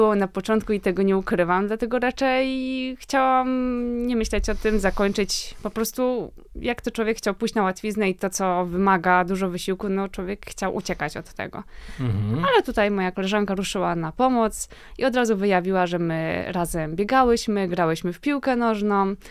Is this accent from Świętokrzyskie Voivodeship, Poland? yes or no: yes; Kielce, Świętokrzyskie Voivodeship, Poland; Tak, myślę, że z biegów przełajowych w ogóle u nas w Kielcach bardzo dużo osób zaczęło swoją przygodę z bieganiem i z lekkoatletyką